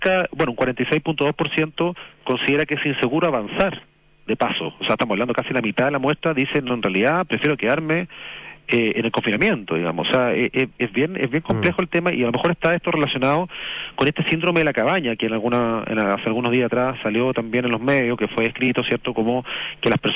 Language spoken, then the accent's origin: Spanish; Chile; nuestra cultura como chileno, que es muy distinta.